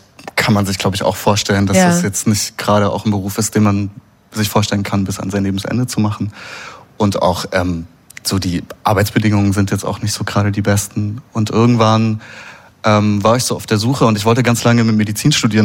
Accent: West Germany, Germany; Und in dem Dorf, wo ich aufgewachsen bin, in Westdeutschland

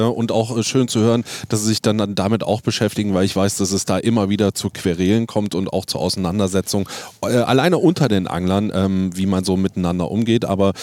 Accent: Potsdam, Brandenburg, Germany; Ich merke das aber als Potsdamer immer wieder, dass es mir durchaus sauer aufstößt.

